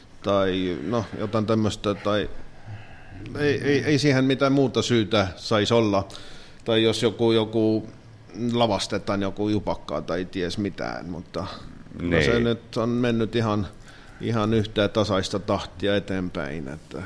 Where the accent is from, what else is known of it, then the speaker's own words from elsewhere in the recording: Estonia; meillä Virossa salataan erilaisia asioita erittäin helpolla kädellä